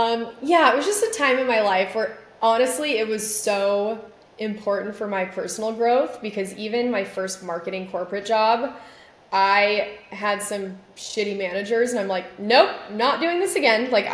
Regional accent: Arizona, United States; Like there was just, I'm from Arizona. Like that was just not gonna happen.

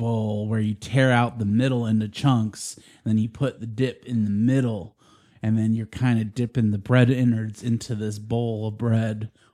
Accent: East Coast, United States; Growing up on the East Coast, cannolis were everywhere at every grocery store.

